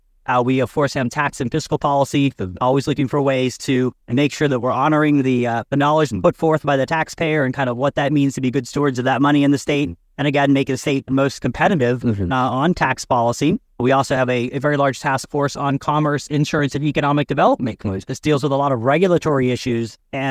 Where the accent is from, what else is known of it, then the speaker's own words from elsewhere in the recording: Ohio, United States; I'm from Ohio. We are a full-time legislature.